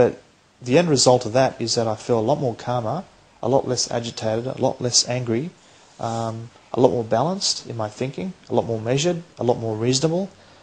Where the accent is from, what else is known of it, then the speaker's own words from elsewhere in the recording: Australia; in the Australian values that I understand, growing up as an Australian, mateship, yes, we have that in Islam